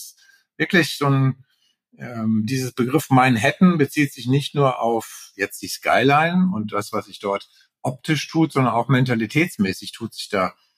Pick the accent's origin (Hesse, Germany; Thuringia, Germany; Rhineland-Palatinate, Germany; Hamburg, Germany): Hesse, Germany; Frankfurt; also Frankfurt, Sachsenhausen, wo ich groß geworden bin, also der südliche Teil von Frankfurt